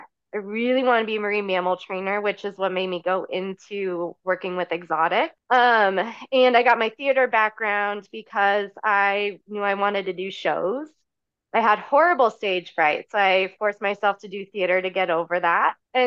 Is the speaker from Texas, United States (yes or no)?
no; Florida, United States; And so I grew up in Florida.